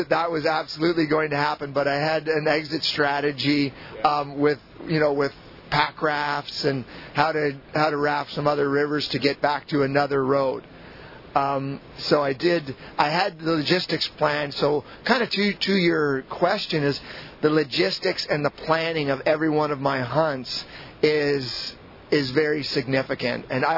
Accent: Ontario, Canada; I grew up bow hunting in Ontario, the access to hunting was so limited that the bow provided more access to it.

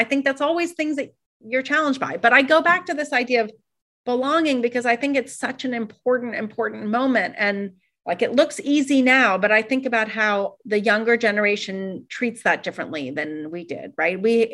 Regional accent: Iran; now in United States; I moved here in the States in the middle of the hostage crisis. Now, I was fortunate and I didn't have an accent, but I was definitely from Iran, right?

